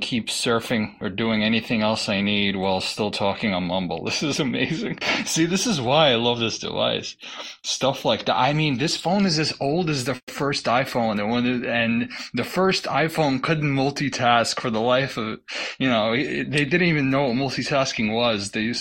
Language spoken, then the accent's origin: English; Brooklyn, New York, United States; Well, I'm Brooklyn, New York.